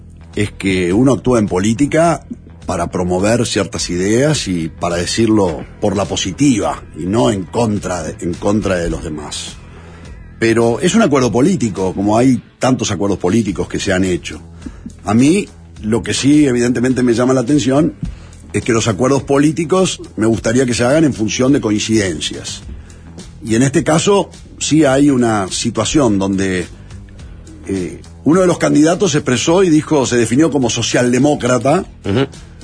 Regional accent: Uruguay; como uruguayo

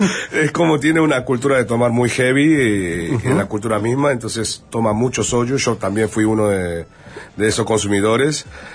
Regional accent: Busan, South Korea; Spanish is a second language; Sí, porque como yo soy de Busan, yo salía de la puerta de mi casa y había como una playa con las señoras pescando

